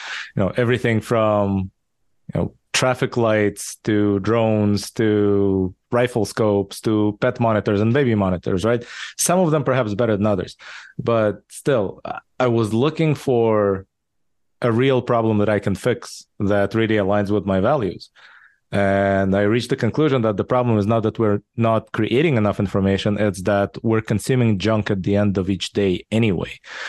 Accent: Israel; English is a second language; also born or lived in Soviet Union / Japan / California; now in United States; I was born in the Soviet Union, raised in Israel. I lived in Japan for a while, then in California in the Bay Area for 10 years. Now I've been in Texas for the past 6 years.

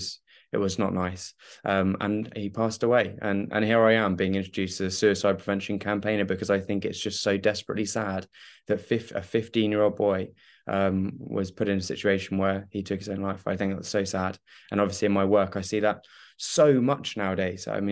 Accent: South East England, United Kingdom; I grew up in Kent with two other brothers and in the middle of nowhere.

